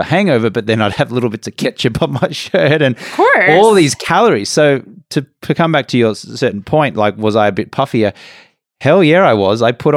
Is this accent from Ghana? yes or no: no; Brisbane, Queensland, Australia; moved away as an adult; also born or lived in England; now in Los Angeles, United States; So I'm from Australia. Yes. Grew up in Brisbane, Australia. Went and lived in England for about 4 years.